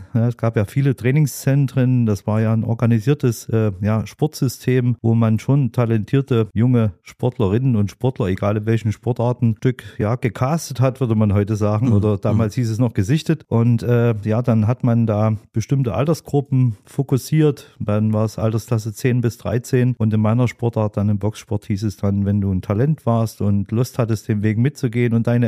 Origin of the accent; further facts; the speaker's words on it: Kayna, Saxony-Anhalt, Germany; born there; Ich bin in der Nähe von Zeitz geboren, in Kaina mit AY, seinerzeit noch gut bekannt, weil es ein wunderschönes Waldbad gab, in einer kleinen 500-Seelen-Gemeinde